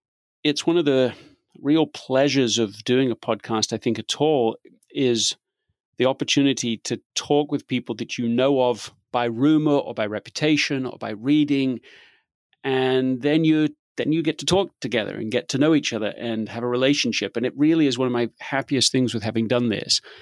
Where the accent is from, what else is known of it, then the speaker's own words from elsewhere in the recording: United Kingdom; This is the What's Essential podcast, and I am your British host